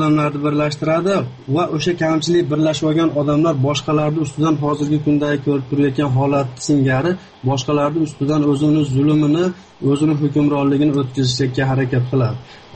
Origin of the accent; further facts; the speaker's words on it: Yekaterinburg, Sverdlovsk Oblast, Russia; Şimdi ben özüm Yekaterinburg'danman. Sverdlovsk şehrinden.